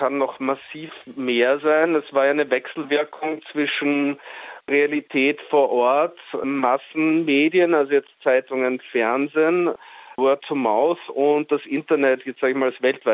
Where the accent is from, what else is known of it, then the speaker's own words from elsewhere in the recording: Austria; wo er mich auch oft gefragt hat als Österreicher